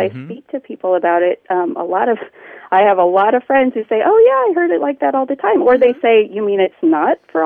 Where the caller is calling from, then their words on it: Tacoma, Washington, United States; I'm calling from Tacoma, Washington.